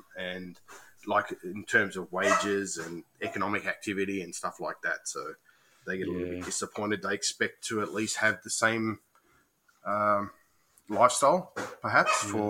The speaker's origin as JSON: {"language": "English", "town": "Mount Druitt", "region": "New South Wales", "country": "Australia", "tie": "born or raised there", "said": "Yeah, I was born in Western Sydney. Everybody knows where I was, where I grew up is a place called Mount Druitt, which is famous for being a bit of a ghetto."}